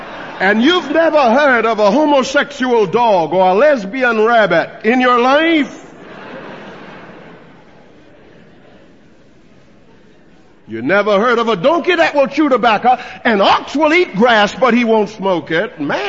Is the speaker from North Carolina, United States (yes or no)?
yes; North Carolina, United States; born there; I try to explain to her that I was born in North Carolina.